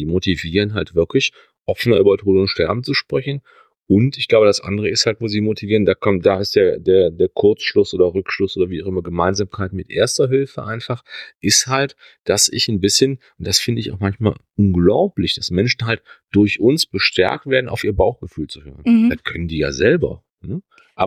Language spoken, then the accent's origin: German; Rhineland, Germany; born there; Ist für mich als geborener Rheinländer